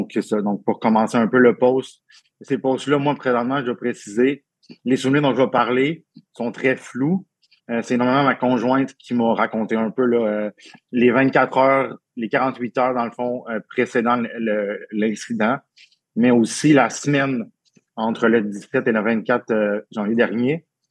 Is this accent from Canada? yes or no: yes; Quebec, Canada; born there; Je suis né en Abitibi-Témiscamingue en 89. J'ai 33 ans, donc, depuis cet été.